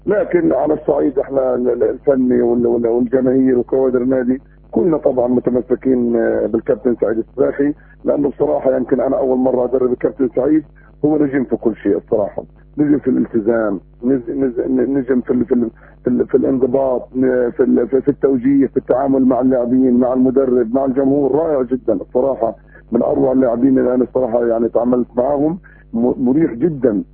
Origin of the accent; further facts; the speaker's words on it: Gaza, Gaza Strip, Palestine; لكن إحنا بدنا يعني عندنا في غزة